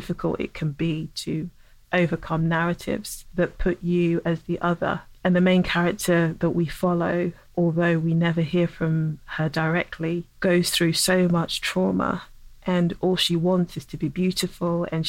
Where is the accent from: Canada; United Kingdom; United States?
United Kingdom; England; I had to confront a lot of my own feelings around race as a dark-skinned Black woman growing up in England